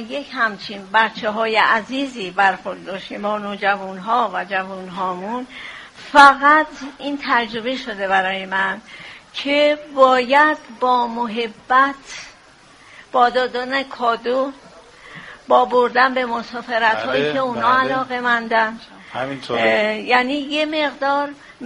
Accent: Iran; ما همه ایرانی هستیم، مذهبمون شیعه هست،

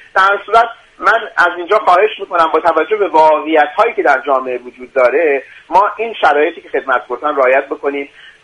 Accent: Sari, Mazandaran, Iran; من اهل شمال هستم، اهل مازندران و ساری ام.

